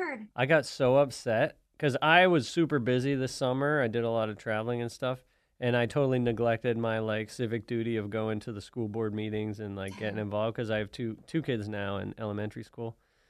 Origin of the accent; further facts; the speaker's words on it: Massachusetts, United States; I'm from Massachusetts. I haven't gotten a new Facebook friend in, like, 10 years, you know? So it's all the people I grew up with and went to college with in Massachusetts.